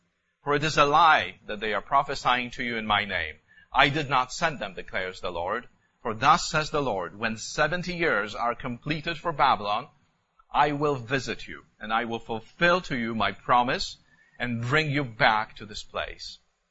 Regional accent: Poland; now in United States; when I was growing up in Poland, and maybe that was not something that the brethren here had in the United States in the 70s

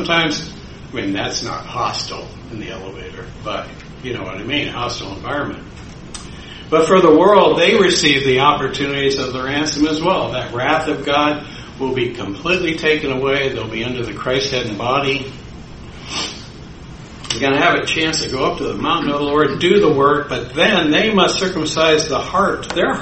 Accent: Illinois, United States; I said, well, I'm from Illinois. You know, 50 degrees is a balmy day for us.

